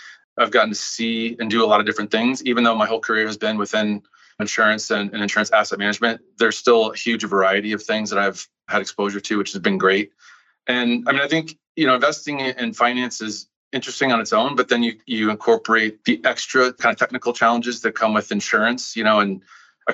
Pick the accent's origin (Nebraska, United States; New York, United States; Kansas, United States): Nebraska, United States; Omaha; So I grew up in Omaha, Nebraska. No, I do not know Warren Buffett. I wish I could say that I did, but I grew up there. I went to school at Nebraska.